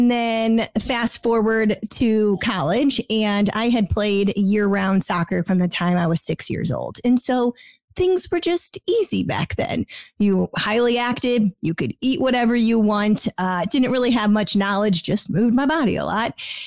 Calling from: Dripping Springs, Texas, United States; A small town called Dripping Springs in Texas, and that is right outside of Austin in the Hill Country.

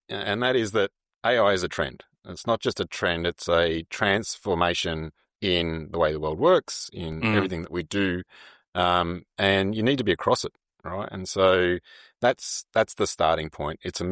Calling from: Melbourne, Victoria, Australia; Well, I'm down in Melbourne, so raining at the moment

